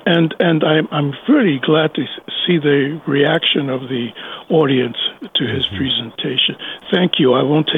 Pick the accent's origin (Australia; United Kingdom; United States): United States; New York City, New York; Growing up in East Harlem in New York and being a barrio Puerto Rican, I was afraid of the impact the streets would have on my son.